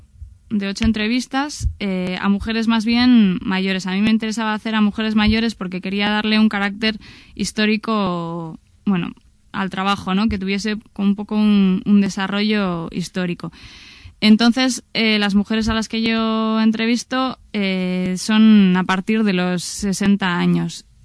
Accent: Basque Country, Spain; nosotras como mujeres vascas y herederas de una cultura del comunitarismo rural a través de nuestras madres, de nuestras abuelas

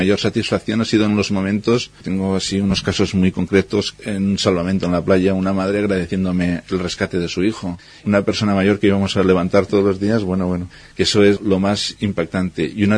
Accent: Oliva, Valencian Community, Spain; Yo soy de Oliva y empecé allí

